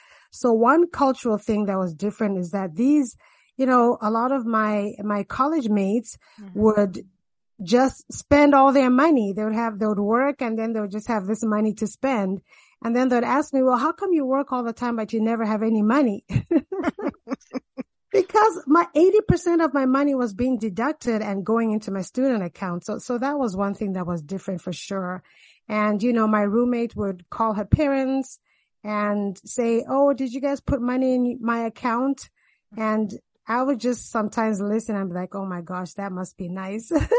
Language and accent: English; Zambia; I went to both primary and secondary school in Zambia, and then I actually did 1 year at the university there.